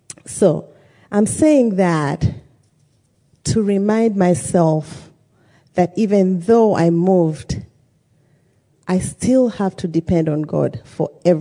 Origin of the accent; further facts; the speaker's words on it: Uganda; I'm from Uganda. That's east of Africa.